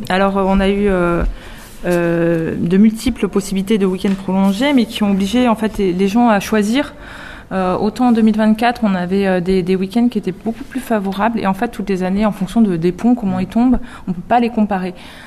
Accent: Beaulieu-sur-Dordogne, Nouvelle-Aquitaine, France; je suis lotoise corrézienne, ça ne faut pas trop le dire, corrézienne du Sud, puisque j'ai grandi à Beaulieu-sur-Dordogne et j'étais en études au lycée à Saint-Céré, passé mon bac à Figeac

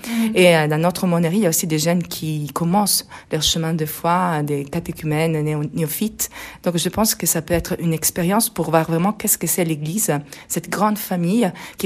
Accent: Italy; French is a second language; parce que bon, je suis italienne et je l'apprécie énormément

